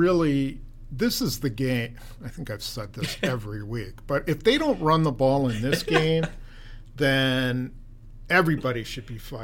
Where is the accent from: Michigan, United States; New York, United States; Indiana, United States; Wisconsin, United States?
Wisconsin, United States; accent: Wisconsin; just because I'm from Wisconsin and I have a bad Wisconsin accent, I'm sure.